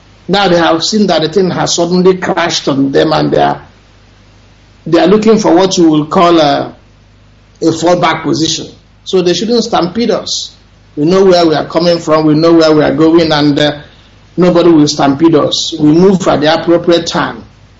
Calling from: Lagos, Nigeria; I'm calling from Lagos, the center of darkness itself.

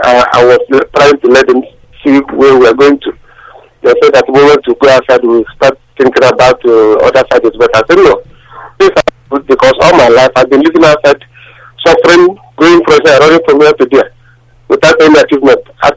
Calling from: London, United Kingdom; I'm calling from London.

